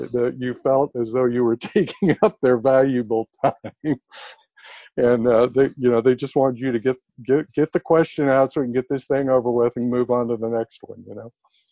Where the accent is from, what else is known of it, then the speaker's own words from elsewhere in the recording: Oregon, United States; and I'm from Oregon and originally, so I grew up, was born and raised there.